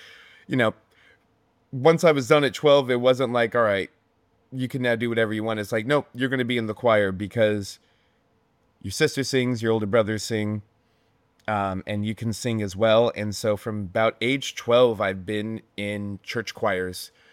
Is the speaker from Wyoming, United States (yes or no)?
no; Pennsylvania, United States; I spent 22 years in PA growing up, so I feel really strongly attached to there as well.